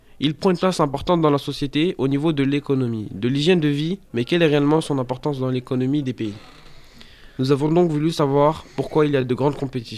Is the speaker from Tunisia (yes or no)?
no; France; Je suis fier que l'Euro se passe en France, car je suis français